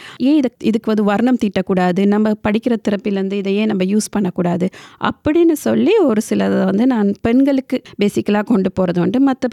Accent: Kandy, Central Province, Sri Lanka; moved away as an adult; also born or lived in India; now in Sydney, Australia; நான் பிறந்தது வளர்ந்தது எல்லாமே இலங்கை. அண்டு நான் இலங்கையில் கண்டி என்ற மாவட்டத்தில் வந்து பிறந்து வளர்ந்தேன். சிறுகாலங்கள் வந்து கலவர காலங்கள் நான் இந்தியாவுக்கும் இடம்பெயர்ந்து அங்கும் சிறுகாலங்கள் படித்து வளர்ந்து வந்து மீண்டும் இலங்கையில் வந்து

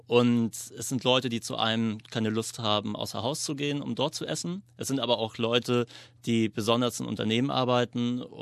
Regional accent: Germany; moved away as an adult; now in Melbourne, Australia; Ich bin ursprünglich aus Hamburg, Berlin, bin im letzten Jahr August nach Melbourne gezogen

